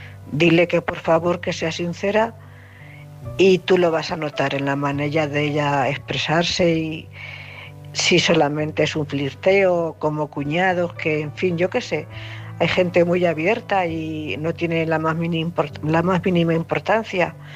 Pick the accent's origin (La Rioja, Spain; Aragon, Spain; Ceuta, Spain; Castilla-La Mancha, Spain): Castilla-La Mancha, Spain; Cuenca; de Cuenca.